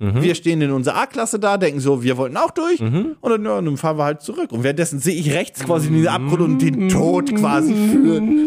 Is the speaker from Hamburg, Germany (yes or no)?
yes; Hamburg, Germany; ich komme aus Hamburg